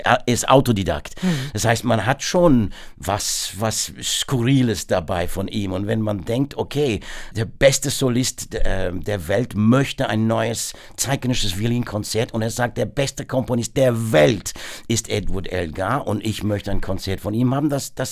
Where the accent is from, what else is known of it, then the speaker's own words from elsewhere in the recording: Worcester, West Midlands, United Kingdom; German is a second language; now in Germany; ich bin natürlich in Worcester aufgewachsen.